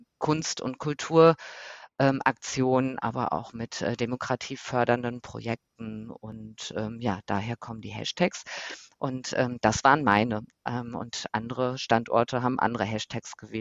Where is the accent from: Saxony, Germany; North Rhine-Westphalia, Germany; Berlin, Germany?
North Rhine-Westphalia, Germany; Cologne; und ich bin aus Köln